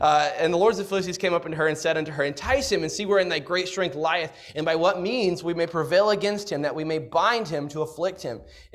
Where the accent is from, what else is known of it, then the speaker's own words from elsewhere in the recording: Texas, United States; also born or lived in Indiana / Pennsylvania; actually, I grew up in Texas, and we have this whole thing about Yankees